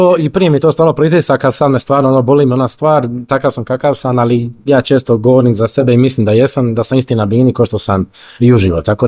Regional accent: Split, Split-Dalmatia County, Croatia; jer kao Splićanin

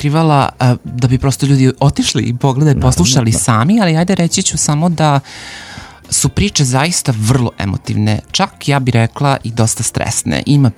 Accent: Novi Sad, Vojvodina, Serbia; A zapravo ja sam inače iz Novog Sada, jeli, i tu sam isto aktivistkinja. Ja volim da sebe kažem kao da sam generalno LGBT aktivistkinja, ali sam i Romkinja, i trans žena, i žena, i tako da to je intersekcija raznih identiteta.

